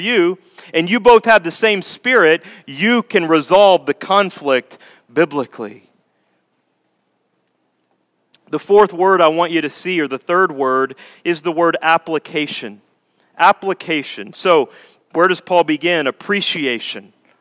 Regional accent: Texas, United States; And that's where I grew up in Texas, and I took her back to visit my family.

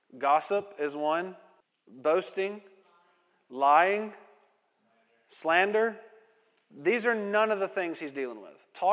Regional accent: the South, United States; I remember growing up in the South.

